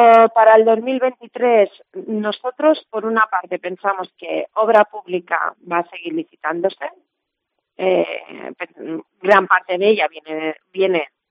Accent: Balearic Islands, Spain; Todos los que somos de las Islas Baleares queremos nuestro territorio, ¿no?

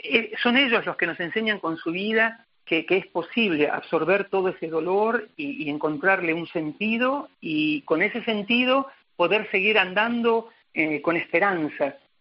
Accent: Argentina; no tengo pensado volver a la Argentina. Me considero ya africano, me considero parte de ellos, pienso como ellos, siento como ellos

